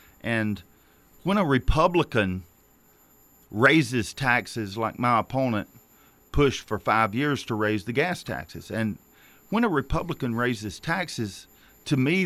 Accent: Greenville, South Carolina, United States; born there; Well, I was born in St. Francis Hospital in Greenville, South Carolina, 1960.

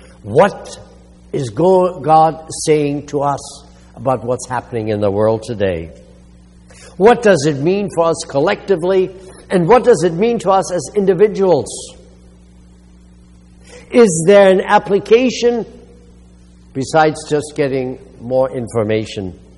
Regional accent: China; moved away as an adult; now in United States; I had been born and raised in China, spent my first 19 years over there. And finally, after a year under the communists, we were able to come to the United States as immigrants. My parents had been from Germany.

